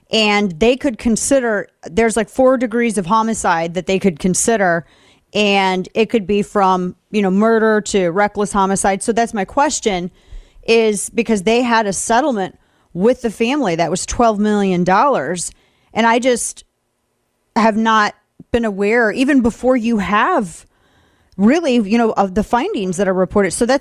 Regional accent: St. Louis, Missouri, United States; Because I've seen it in my hometown of St. Louis.

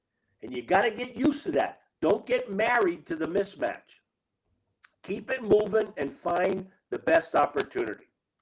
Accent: Massachusetts, United States; You know, I'm excited that Kevin knows that I'm from Massachusetts.

